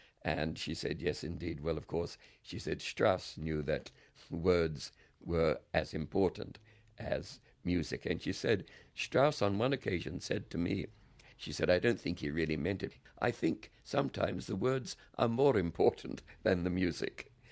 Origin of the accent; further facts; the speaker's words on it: Australia; we're both Australian, but never knew her in Australia.